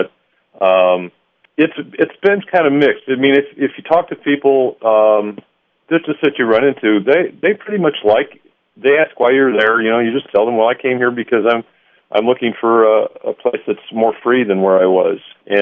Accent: Michigan, United States; My home state is Michigan.

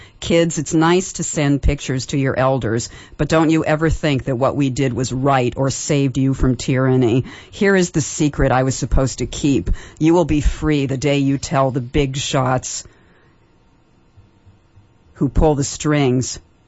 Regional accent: Concord, New Hampshire, United States; born there; I was born in Concord, New Hampshire, and that's all I did there. I moved to Oregon in 1979

